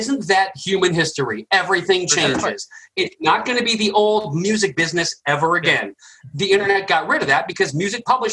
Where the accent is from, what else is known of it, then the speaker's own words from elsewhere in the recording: Colorado Springs, Colorado, United States; Like I grew up in Colorado Springs, and I was in a progressive metal band